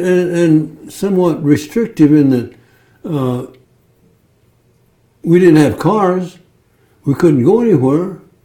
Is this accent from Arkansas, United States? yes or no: no; El Centro, California, United States; born there; I was born in El Centro, California.